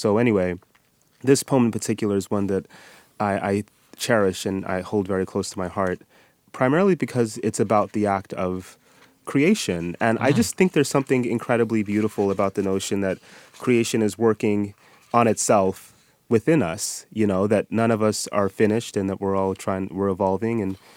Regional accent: Utah, United States; born or raised there

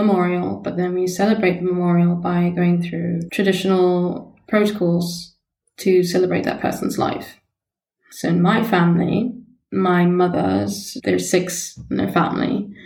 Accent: Zimbabwe; I'm born and raised in Zimbabwe. Most families in Zimbabwe are Christian.

